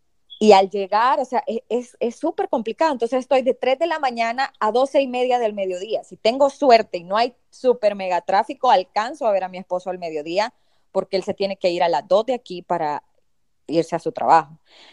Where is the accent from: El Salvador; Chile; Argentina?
El Salvador; now in United States; en El Salvador, por lo menos nosotros que somos salvadoreñas